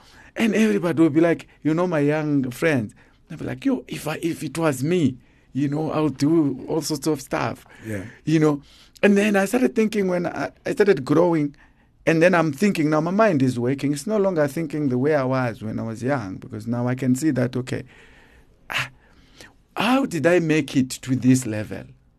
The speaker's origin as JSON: {"language": "English", "country": "South Africa", "tie": "born or raised there", "said": "I'm growing up in South Africa. Everything I know is South Africa, you know. I'm not clued up with my blood country."}